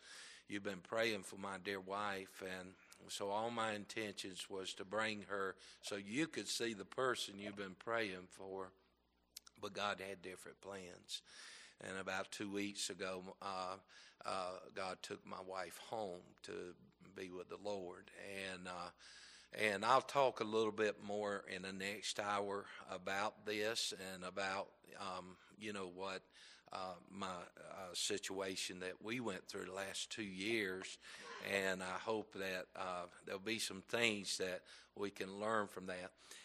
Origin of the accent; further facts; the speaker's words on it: North Carolina, United States; I am a Southern boy and from North Carolina. Well, I tell folks I'm from the North, but it's called North Carolina.